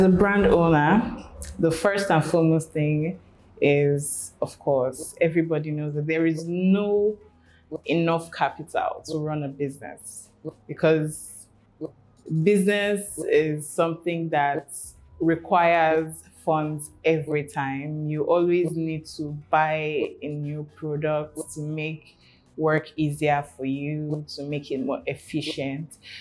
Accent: Ondo, Nigeria; I am an entrepreneur from Ondo State.

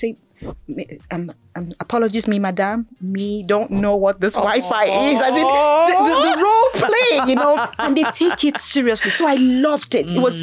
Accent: Akwa Ibom, Nigeria; Akwa Ibom.

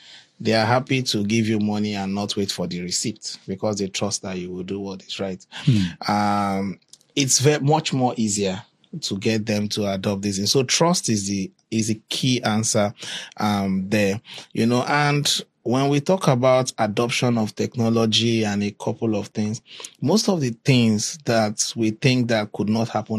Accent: Kaduna, Kaduna State, Nigeria; I was born in Kaduna. I lived over 24 years there. Started my career in Kano and Katsina down to Abuja. So it's been a journey around the north.

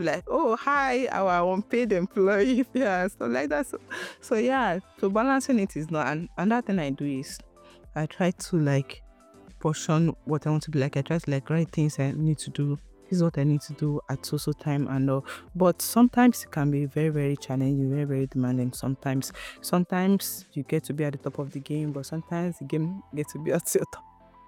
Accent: Lagos, Nigeria; I grew up in Lagos. I was born and brought up in Lagos. I only went out of Lagos for service, and since then, I've not come back.

